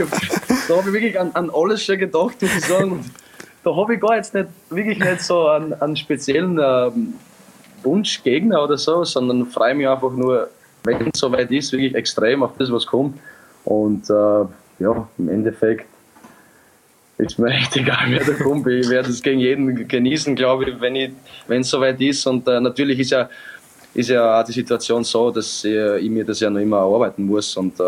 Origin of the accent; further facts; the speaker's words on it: Austria; born there; Ich bin aber ja in Österreich geboren.